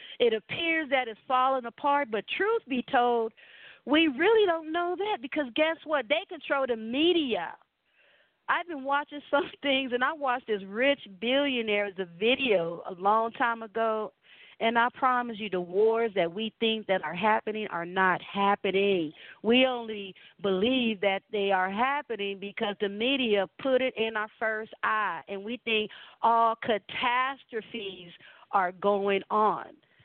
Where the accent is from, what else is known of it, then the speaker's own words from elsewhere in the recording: United States; born there; You know, I'm indigenous American. I was born in America. That's all I ever thought I was the whole time I was growing up.